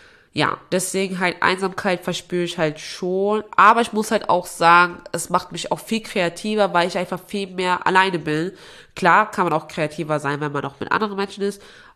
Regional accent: Aachen, North Rhine-Westphalia, Germany; So, ich bin ja in Aachen geboren, aufgewachsen

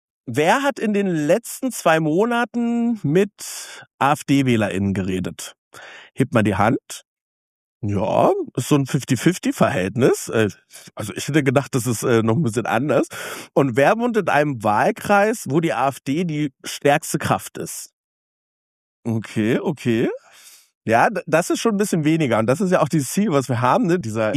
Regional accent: Lusatia, Germany; Ich komme aus der Lausitz, ich bin da groß geworden. Ich sag immer, ich bin Ossi of Color

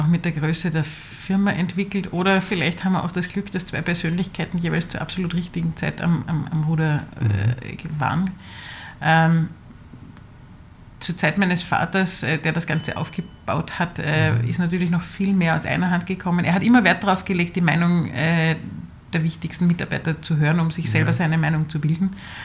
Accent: Austria; Wir sind Österreicher

